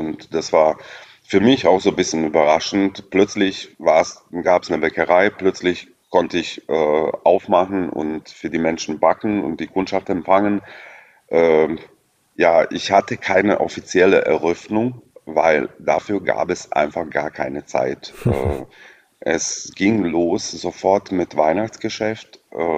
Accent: Eastern Croatia, Croatia; Ich bin im Osten Kroatiens geboren und aufgewachsen in einer kleinen Stadtortschaft. Wir wohnten richtig am Rande der Stadt

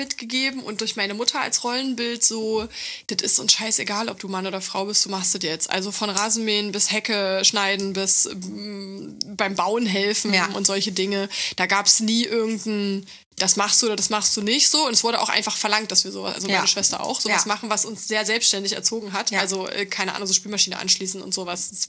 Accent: East Germany, Germany; Und wie gesagt, ich komme aus Ostdeutschland.

